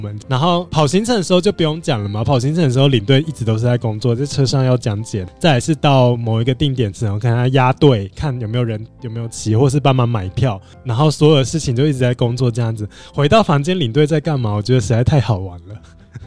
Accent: Taiwan

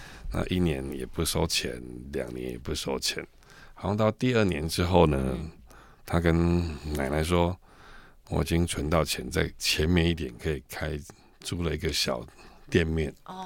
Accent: Tainan, Taiwan; 台南，那因为我们是台南人

